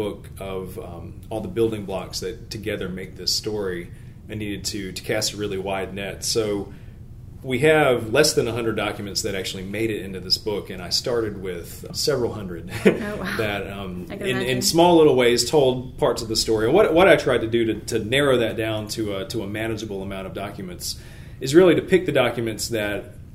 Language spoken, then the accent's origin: English; South Carolina, United States; Personally, you know, I grew up in South Carolina. I was part of the history growing up